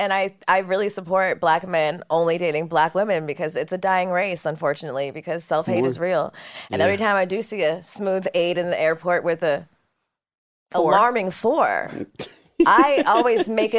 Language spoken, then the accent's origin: English; Los Angeles, California, United States; We are from the Valley